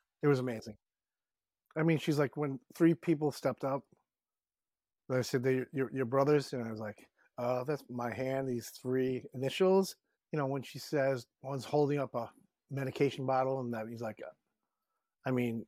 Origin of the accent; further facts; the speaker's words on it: Lynbrook, New York, United States; from Limbrook, Long Island, Strong Island.